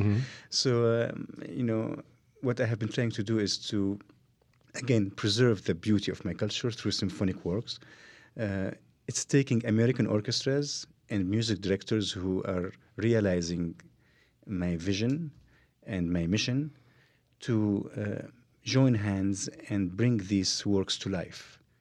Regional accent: Syria; moved away as an adult; also born or lived in Germany; now in United States; I was born in Germany. I was raised in Syria, and then I came here on a full scholarship.

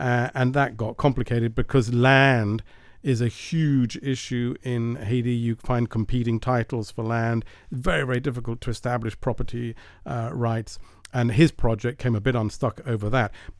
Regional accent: United Kingdom; I'm British, and that means English, Englishman in French.

